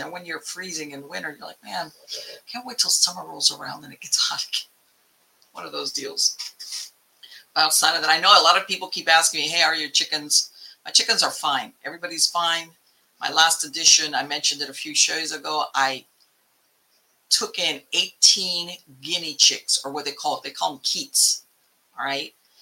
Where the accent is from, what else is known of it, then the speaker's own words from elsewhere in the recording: Florida, United States; You know, like I grew up in South Florida and you get a lot of the thing of the pools and nah.